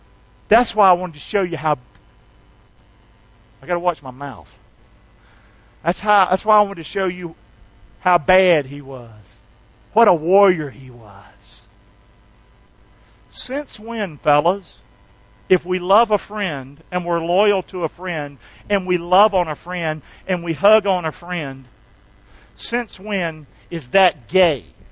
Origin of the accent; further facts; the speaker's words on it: the South, United States; don't be doing that with me. I'm from the South.